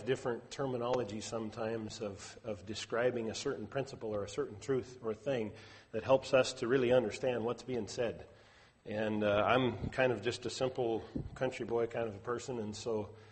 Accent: Kalispell, Montana, United States; from Kalispell, Montana.

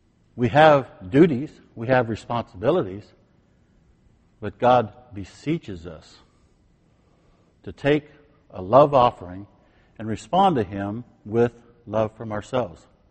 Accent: Kansas, United States; Well, I'm from Kansas, and one of the great lessons that I got in college was how to ballroom dance.

